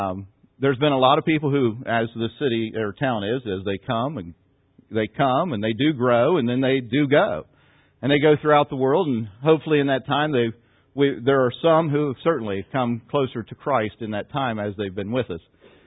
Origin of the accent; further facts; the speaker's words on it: Parkersburg, West Virginia, United States; that Becky and I have felt called back to West Virginia, and we're originally from Parkersburg, West Virginia.